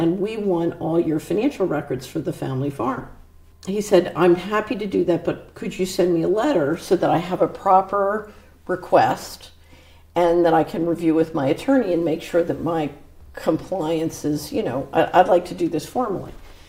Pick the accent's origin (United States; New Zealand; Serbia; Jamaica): United States; Philadelphia, Pennsylvania; I grew up in West Philadelphia, and my neighborhood was destroyed by narcotics trafficking